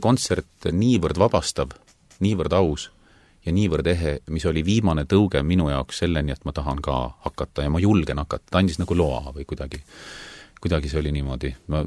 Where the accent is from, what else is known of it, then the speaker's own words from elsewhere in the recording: Saare County, Estonia; ma olen isegi Saaremalt nii pikalt ära olnud, et ma olen tulnud peale Muhu Väina autost välja ja suudelnud kodu mulda.